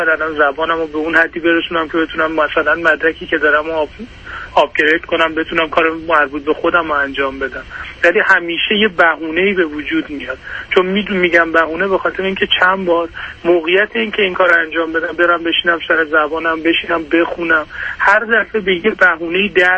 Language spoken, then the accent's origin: Persian; Iran; moved away as an adult; now in United States; الان من یه سال ما اومدیم از ایران اومدیم آمریکا